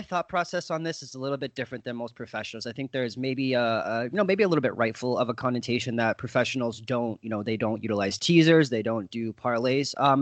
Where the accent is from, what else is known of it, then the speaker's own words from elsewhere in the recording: Boston, Massachusetts, United States; I mean, as a hometown Boston kid, I grew up in Boston first 25 years of life.